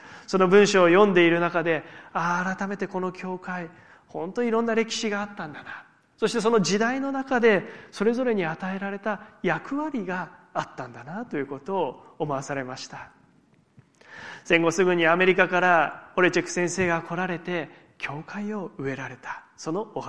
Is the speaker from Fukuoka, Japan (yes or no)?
no; Miyagi, Japan; まあ、私は地元が宮城なので